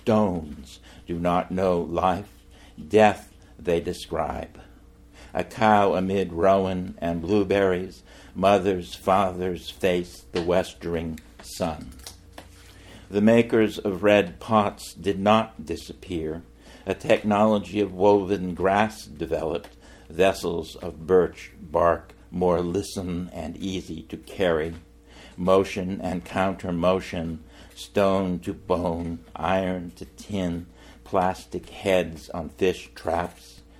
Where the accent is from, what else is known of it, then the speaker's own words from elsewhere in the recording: Cranberry Island, Maine, United States; I never knew Charles Olson, but I grew up partly on Cranberry Island